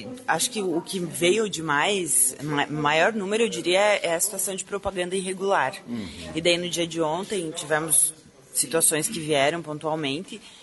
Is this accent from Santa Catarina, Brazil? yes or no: yes; Videira, Santa Catarina, Brazil; Eu sou catarinense.